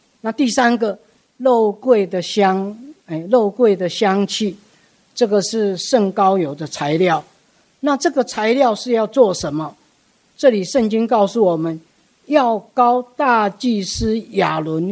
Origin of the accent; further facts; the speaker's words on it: Taiwan; 我们台湾人那 闽南人说阮水某